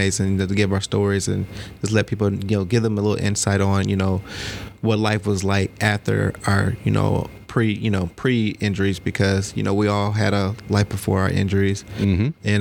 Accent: Georgia, United States; Yeah, so Cobb County

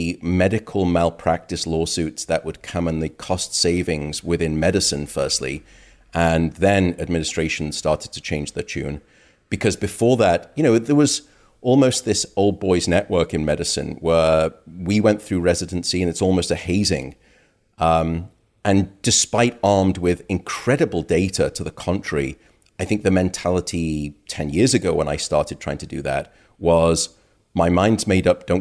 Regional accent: United Kingdom; My home country, the UK, it was over $50 billion.

